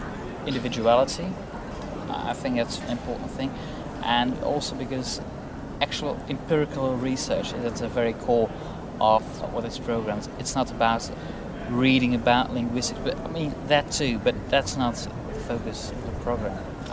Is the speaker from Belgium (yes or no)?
yes; Belgium; I'm 22 years old. I come from Belgium and I studied English and Swedish linguistics and literature at the University of Ghent.